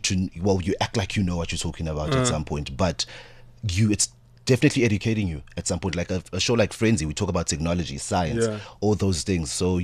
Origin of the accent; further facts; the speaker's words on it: Durban, KwaZulu-Natal, South Africa; also born or lived in Empangeni; So I was born in Iskawini, which is in Empangeni, and then I moved to Emlazi in Durban. So from then I moved to Glenwood. So I got to move around and see different parts of Durban.